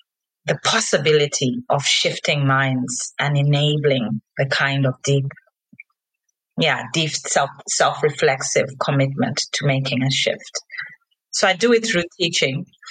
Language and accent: English; Zambia; also born or lived in United Kingdom; And so I was born there, but I am actually grew up in and know myself to be a Zambia located here on the African continent. So that's where I grew up. That's who I am. Yeah, that's where I'm from.